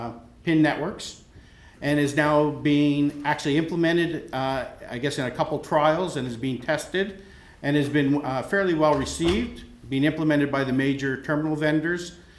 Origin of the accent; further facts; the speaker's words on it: Canada; I'm from Canada.